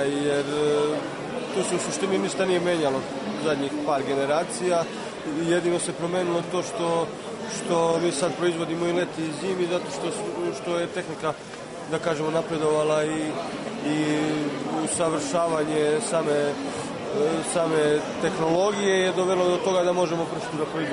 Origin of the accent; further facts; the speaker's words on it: Mačkat, Serbia; Iz Mačkata, tu.